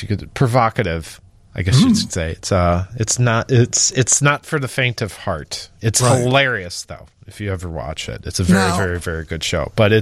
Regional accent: Oak Park, Illinois, United States; No, I'm from Oak Park.

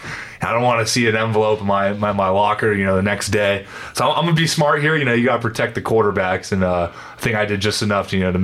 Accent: Oklahoma, United States; now in New Orleans, United States; him being a Texas guy, you know, I'm from Oklahoma, and now he's in Atlanta, I'm in New Orleans

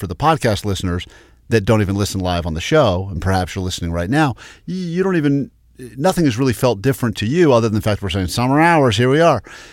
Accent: East Coast, United States; I grew up on the East Coast. We're not known for our Mexican fare.

